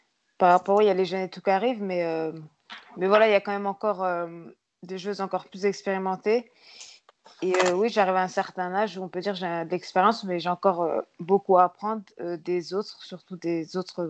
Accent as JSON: {"language": "French", "town": "Montpellier", "region": "Occitanie", "country": "France", "tie": "born there", "also_born_or_lived": "Île-de-France", "said": "Même si je suis née à Montpellier, mais en fait je devais rentrer dans la région parisienne, plus par rapport à ma famille."}